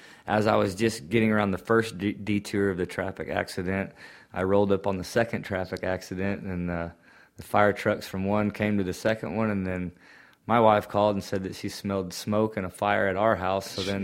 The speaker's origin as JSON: {"language": "English", "town": "Hobbs", "region": "New Mexico", "country": "United States", "tie": "born there", "said": "I was born in Hobbs, New Mexico, a little town in southeastern New Mexico, and moved around a lot growing up. My family was a ranching family out there"}